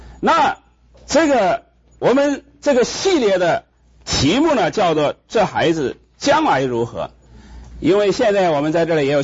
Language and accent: Chinese; Henan, China; 我们是生在中国河南的农村，那个时候是非常的穷的